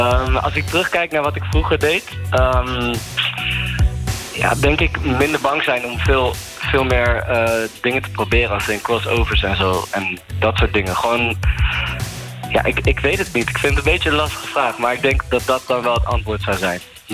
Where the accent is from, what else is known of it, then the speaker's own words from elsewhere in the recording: The Hague, South Holland, Netherlands; We komen allebei uit Den Haag.